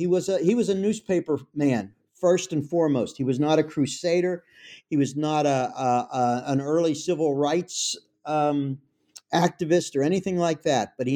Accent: Pittsburgh, Pennsylvania, United States; I'm from Pittsburgh. It's my hometown.

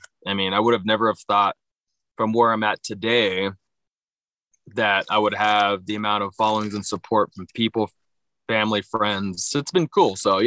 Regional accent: Oxnard, California, United States; No. So growing up, I actually grew up in Oxnard. I just tell people Ventura County.

